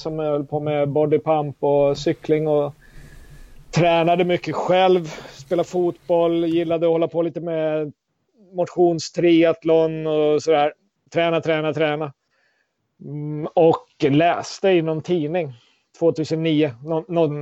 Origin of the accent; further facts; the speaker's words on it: Stockholm County, Sweden; från Roslagen. Skulle jag väl säga det första jag skulle säga då.